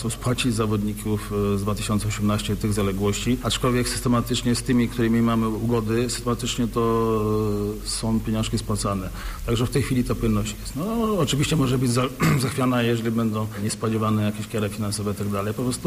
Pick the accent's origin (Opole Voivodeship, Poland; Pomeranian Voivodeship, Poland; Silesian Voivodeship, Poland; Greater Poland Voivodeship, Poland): Greater Poland Voivodeship, Poland; Piła; Jesteśmy z Piły, chcemy tutaj, żeby Pile się mówiło dobrze